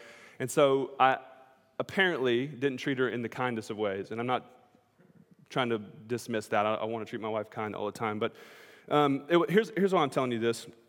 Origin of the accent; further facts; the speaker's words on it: Georgia, United States; We grew up in South Georgia